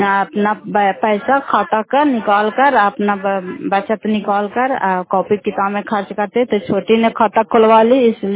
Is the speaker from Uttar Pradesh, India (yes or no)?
no; Bihar, India; घर फतेहपुर पंचायत मकौता, जिला नालंदा करातसराय ब्लॉक की निवासी हूँ।